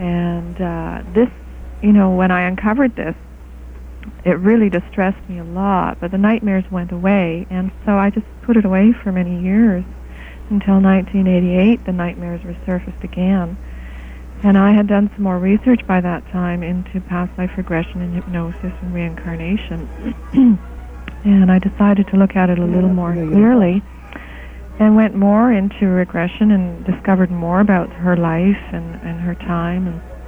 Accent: Quebec, Canada; I'm not of British descent at all. My mother is actually of Austrian descent. I grew up in Quebec, actually, mm-hmm. French-Canadian Quebec.

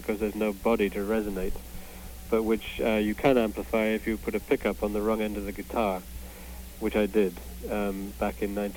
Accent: United Kingdom; now in United States; since I'm a British person living in America

